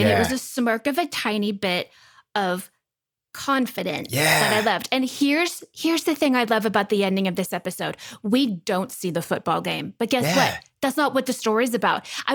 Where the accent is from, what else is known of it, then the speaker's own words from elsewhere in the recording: Texas, United States; accent: Texas; Also, I can t- tell right now, even just from watching two episodes, that my Texas accent is coming back a little bit.